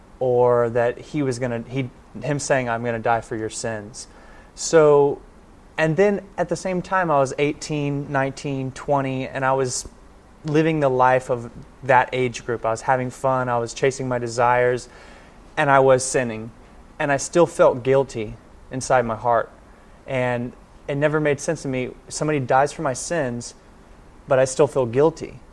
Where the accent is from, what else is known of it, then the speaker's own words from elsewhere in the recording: Friendswood, Texas, United States; I grew up in Friendswood, Texas, and all my friends were Christian, and we'd go to church on Sunday.